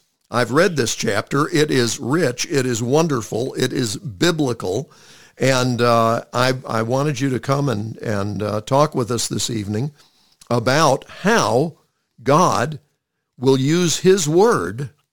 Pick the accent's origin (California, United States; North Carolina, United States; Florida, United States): North Carolina, United States; Montreat; when I was growing up in Montreat, North Carolina.